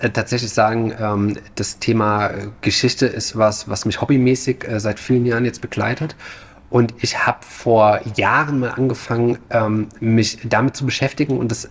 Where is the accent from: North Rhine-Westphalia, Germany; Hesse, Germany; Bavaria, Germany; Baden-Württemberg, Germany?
Hesse, Germany; Groß-Gerau; now in Frankfurt, Germany; Ich bin aufgewachsen in Groß-Gerau, Dornheim, also so ein kleines Dorf, ist ganz so weit von hier entfernt und habe mich nach meiner Ausbildung damals bei der Deutschen Bahn entschieden, nach Frankfurt zu ziehen